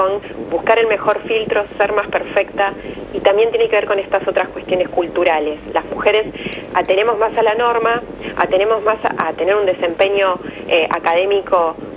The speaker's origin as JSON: {"language": "Spanish", "country": "Argentina", "said": "Y acá me parece que es importante también nosotros como argentinos empezar a entender"}